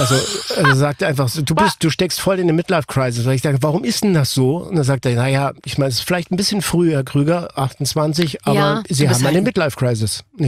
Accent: Ticino, Switzerland; born there; Ich bin ja aus dem Tessin gebürtig und liebe die mediterrane Lebensart.

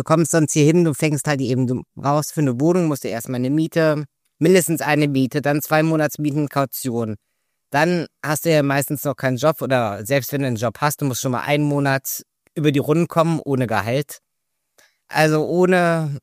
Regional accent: Wuppertal, North Rhine-Westphalia, Germany; ich komme aus Wuppertal ursprünglich, von Wuppertal nach Mallorca bin ich innerhalb von 2,5, 3 Stunden.

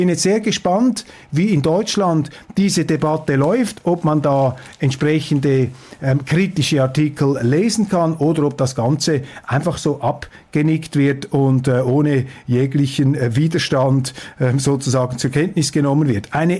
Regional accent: Switzerland; Als Schweizer sehen wir das etwas kritischer. Bei uns ist das Volk das oberste Verfassungsgericht.

